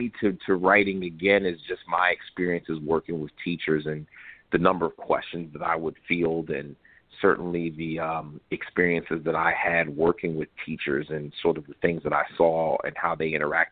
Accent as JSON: {"language": "English", "town": "Camden", "region": "New Jersey", "country": "United States", "said": "No, from Camden."}